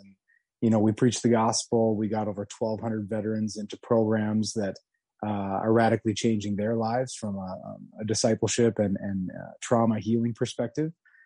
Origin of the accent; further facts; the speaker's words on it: St. Louis Park, Minnesota, United States; Yeah, I grew up in St. Louis Park, Minnesota, right outside of Minneapolis.